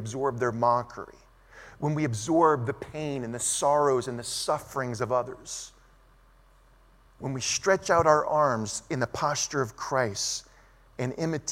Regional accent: Louisiana, United States; now in Burbank, United States; Why in the world is this South Louisiana fake Cajun? I'm not a Cajun. What am I doing in Burbank, California?

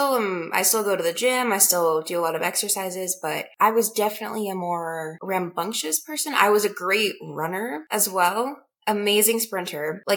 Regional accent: Salt Lake City, Utah, United States; I am 17 and I am from Salt Lake City, Utah.

